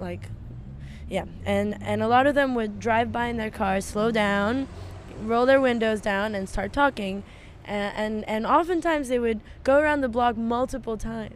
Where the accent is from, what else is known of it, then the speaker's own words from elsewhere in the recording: United Arab Emirates; I'm from the United Arab Emirates, also half Lebanese.